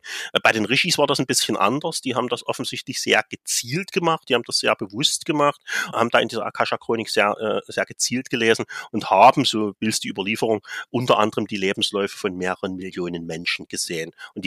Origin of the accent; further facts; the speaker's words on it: Saxony, Germany; weil ich komme ja aus dem Osten, ich bin halt in der Nähe von Dresden groß geworden